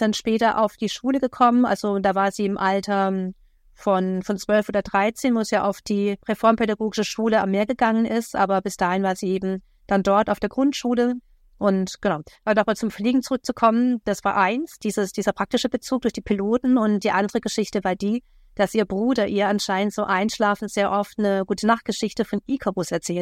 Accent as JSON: {"language": "German", "region": "Baden-Württemberg", "country": "Germany", "tie": "born or raised there", "said": "Ich bin aufgewachsen im Badischen und habe sehr, sehr viele Jobs gehabt."}